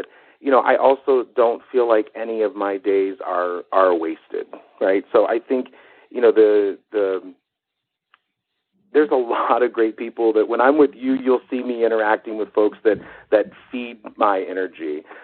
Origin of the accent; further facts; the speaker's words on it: Cincinnati, Ohio, United States; and then hitting my hometown of Cincinnati later in the week and in the month.